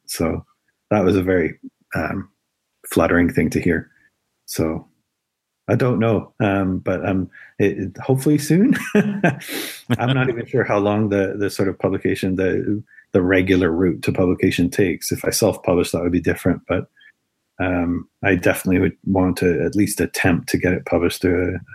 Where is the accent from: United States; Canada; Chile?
Canada; Alberta; I grew up in Alberta, in the sort of the West, and certainly the mountains there, the Rockies are a force to be reckoned with.